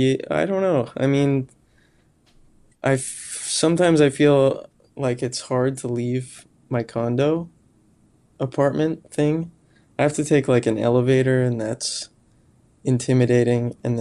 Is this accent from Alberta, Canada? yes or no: no; Saskatchewan, Canada; now in Regina, Canada; I'm from a town kind of close to Moose Jaw, but I've lived in Regina for like 10 years.